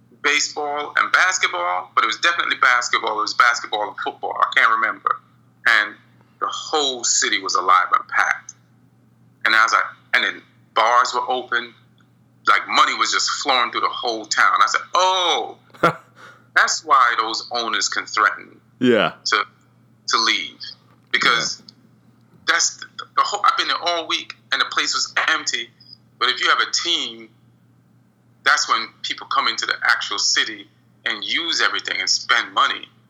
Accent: New York, United States; I grew up in New York.

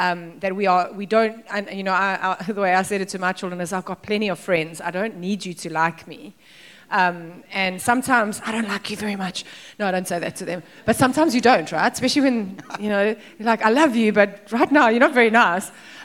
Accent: South Africa; because we can also go the other side as South African parents, where we're very harsh with our children

